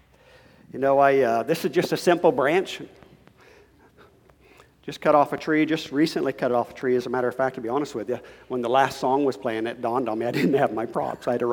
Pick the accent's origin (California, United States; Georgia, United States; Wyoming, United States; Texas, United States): Wyoming, United States; I'm actually from Wyoming, is where I'm actually from. I grew up in Wyoming